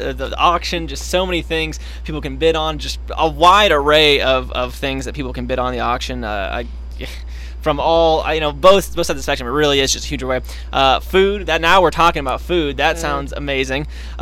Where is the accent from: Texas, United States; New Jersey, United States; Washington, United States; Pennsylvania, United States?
Texas, United States; Dallas; And so I'm from Dallas, so I'm used